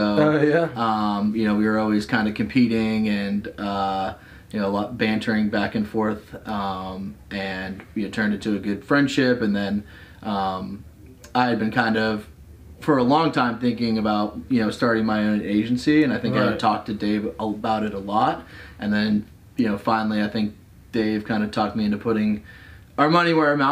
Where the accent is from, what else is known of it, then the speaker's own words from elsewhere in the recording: Annandale, Virginia, United States; So born at Fairfax Hospital, grew up in Annandale, went to Woodson High School, live in Arlington now. So I've been a Northern Virginia gu